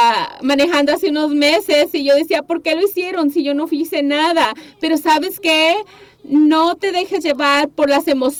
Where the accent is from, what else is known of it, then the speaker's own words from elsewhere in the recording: California, United States; yo soy de California, ¿cómo no voy a sacar mi licencia de California?